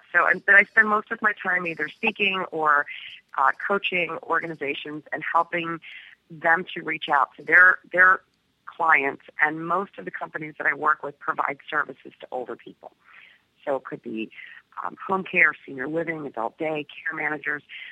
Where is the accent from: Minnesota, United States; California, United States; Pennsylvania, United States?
Pennsylvania, United States; Philadelphia; So I am from the Philadelphia area, although I'm fairly well traveled throughout the United States.